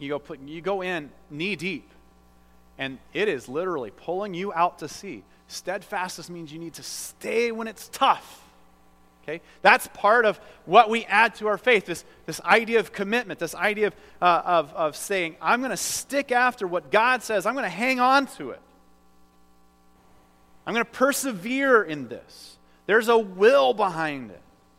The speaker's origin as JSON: {"language": "English", "region": "Iowa", "country": "United States", "said": "But, yes, I'm from Iowa. So I appreciated farmer fare."}